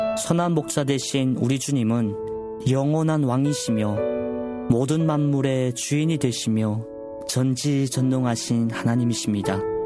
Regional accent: North Korea; 저희 고향에 계시는 북조선에 계시는 성도님들께서도

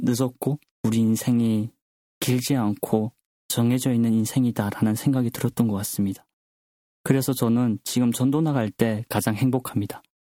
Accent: North Korea; 내 고향 저 북조선 땅에

